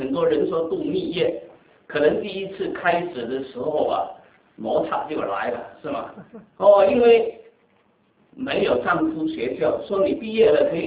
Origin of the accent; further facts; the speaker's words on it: Guangdong, China; 不是我们广东人说是好像是说什么开来开的